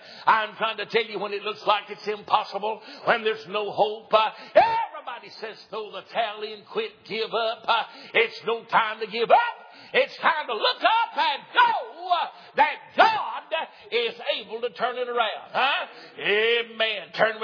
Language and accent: English; Tennessee, United States; I was born and reared in East Tennessee